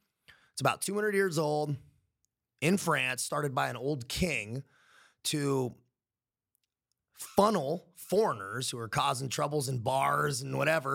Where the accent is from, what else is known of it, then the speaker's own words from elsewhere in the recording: San Diego, California, United States; I grew up right here, man. Yeah. I grew up right here, right up the street in Sara Mesa specifically, kind of right in the middle of San Diego.